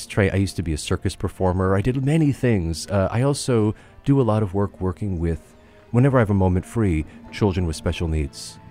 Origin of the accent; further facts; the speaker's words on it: New Jersey, United States; but I grew up in New Jersey, and so right outside of New York City.